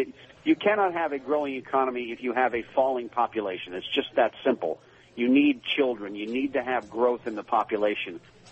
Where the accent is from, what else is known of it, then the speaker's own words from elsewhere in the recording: Akron, Ohio, United States; Well, Tim, I grew up in Akron, Ohio